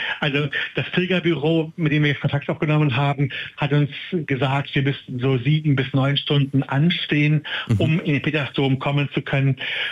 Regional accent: Germany; Wir Deutschen sind ja mit den

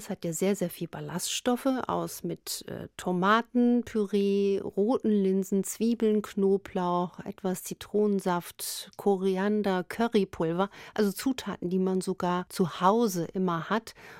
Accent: Saarland, Germany; vor allen Dingen im Norden, in meiner Heimat im Saarland

